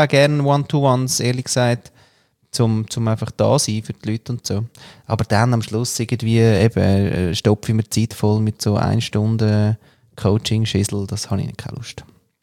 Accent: Austria

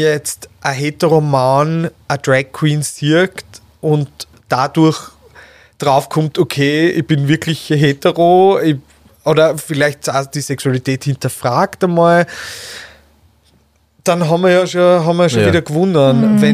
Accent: Stadtschlaining, Burgenland, Austria; Ja, meine Heimatstadt, Stadt Schleining

